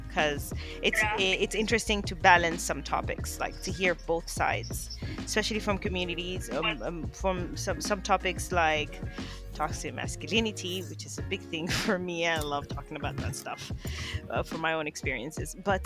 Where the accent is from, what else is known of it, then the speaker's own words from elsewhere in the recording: Dubai, United Arab Emirates; more attached to my Kenyan side, though I love my Tanzanian brothers and sisters. I was born and raised in Dubai.